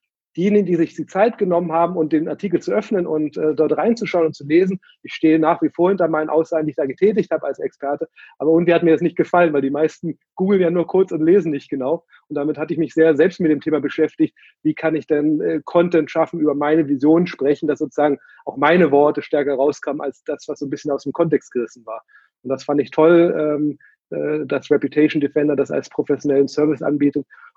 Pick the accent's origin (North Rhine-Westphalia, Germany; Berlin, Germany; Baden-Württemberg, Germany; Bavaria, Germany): Berlin, Germany; also born or lived in San Francisco; Dann aus San Francisco bin ich jetzt vor 5, 6 Jahren wieder in meine Heimatstadt Berlin gelandet.